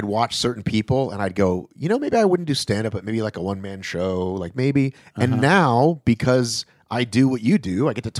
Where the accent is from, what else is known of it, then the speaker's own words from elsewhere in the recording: Atlanta, Georgia, United States; She's from San Francisco. I was from Atlanta.